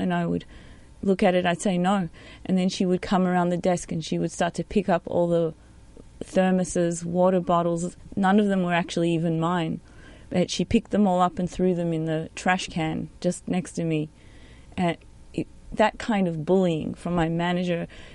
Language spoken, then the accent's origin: English; Australia; I am from Australia. I'm on a work visa.